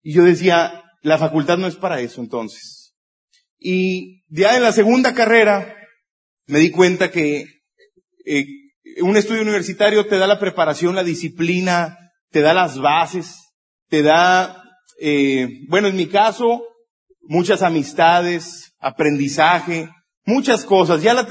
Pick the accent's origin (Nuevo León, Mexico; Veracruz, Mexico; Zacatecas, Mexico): Nuevo León, Mexico; Monterrey; somos de Monterrey, Nuevo León.